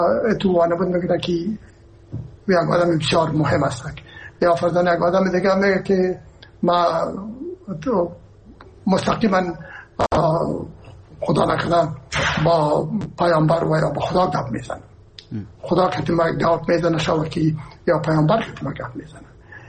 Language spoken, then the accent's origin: Persian; Herat, Afghanistan; ما که هستم از هرات هستم و پدر و مادر بعد هرات هستن